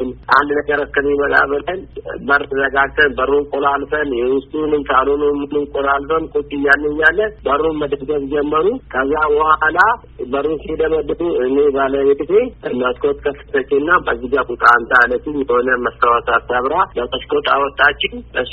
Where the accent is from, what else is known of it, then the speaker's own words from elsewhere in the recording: Dera, Oromia, Ethiopia; አርሲ ዴራ ነው ከተማው። የጭሳ ወረዳ ነው